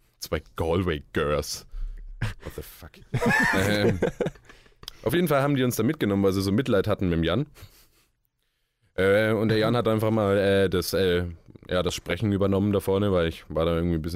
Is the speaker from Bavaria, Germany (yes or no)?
yes; Roth, Bavaria, Germany; now in Regensburg, Germany; weil in Nürnberg zum Beispiel oder in Roth, da wo ich herkomme, da machen halt die Läden um 8 Uhr auf.